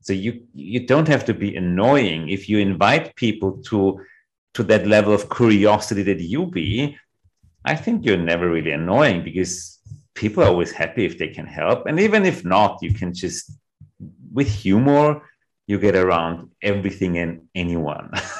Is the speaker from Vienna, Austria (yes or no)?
yes; Vienna, Austria; English is a second language; what I really learned growing up in Vienna, we have an incredible hierarchy of authorities.